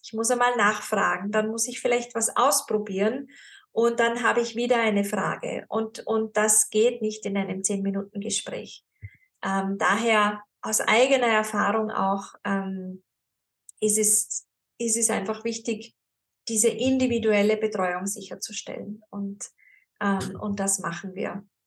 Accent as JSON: {"language": "German", "region": "Tyrol", "country": "Austria", "tie": "born or raised there", "said": "Ich bin ja in Tirol aufgewachsen, am Land."}